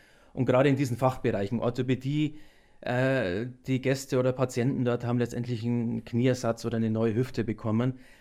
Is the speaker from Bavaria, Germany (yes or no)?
yes; Weiden, Bavaria, Germany; now in Weiden, Germany; dann ist die Entscheidung letztendlich auf meine Heimat gefallen, auf Weiden, weil meine Frau kannte Weiden sowieso durch mehrere Besuche und ich habe immer eine sehr, sehr enge Verbindung zur Heimat und zur Oberpfalz.